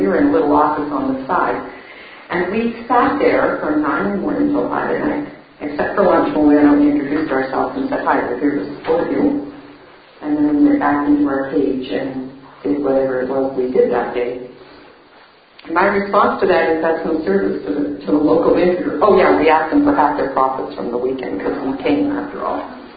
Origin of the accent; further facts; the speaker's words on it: Calgary, Alberta, Canada; I grew up in OA in Calgary.